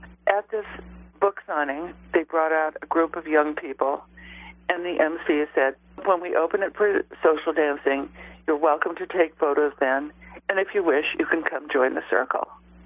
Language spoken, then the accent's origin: English; Arizona, United States; I grew up in Arizona. I know how the desert smells. I know the distances. I know the towns.